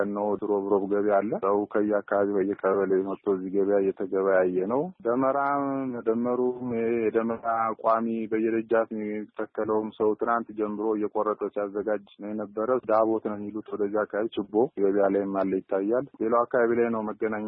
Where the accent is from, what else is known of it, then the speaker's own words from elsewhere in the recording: Bahir Dar, Amhara, Ethiopia; born there; እኔ ባህር ዳር ነው ቤተሰቦች ያሉት፣ የተወለድኩት እዛ ስለሆነ